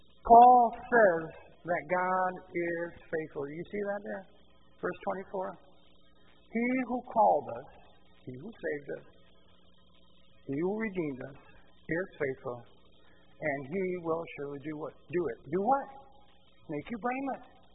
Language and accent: English; Brazil; We came from Brazil.